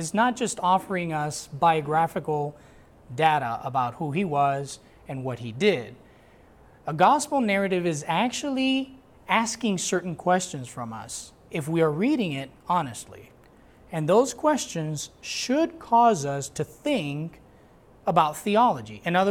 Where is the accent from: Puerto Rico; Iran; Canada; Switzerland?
Puerto Rico; now in Dallas, United States; We are originally from Puerto Rico, came to Dallas because we went to Dallas Theological Seminary where I got my degree.